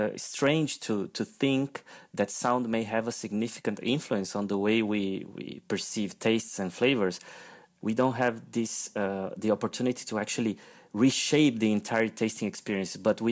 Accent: Brazil; now in Belgium; I am a Brazilian with a touch of Ecuadorian, so I'm Latin American, and I am doing research in Belgium.

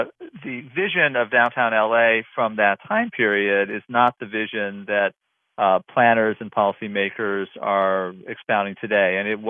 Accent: Los Angeles, California, United States; I grew up in Los Angeles. I was a child of the 70s in many ways, and grew up in the San Fernando Valley

